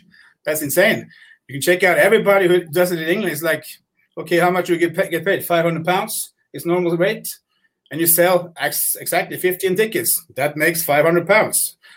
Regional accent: Norway; English is a second language; I'm from Norway.

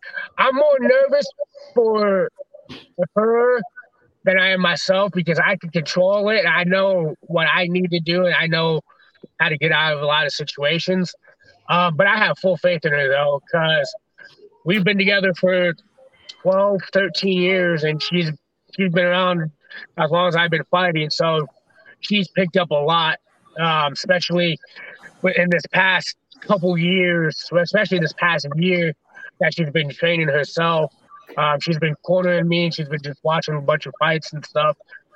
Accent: Waterloo, Iowa, United States; now in Des Moines, United States; He's from Marshalltown. I'm from Waterloo, so we're right there next to each other. I live in Des Moines, so we're right next to each other.

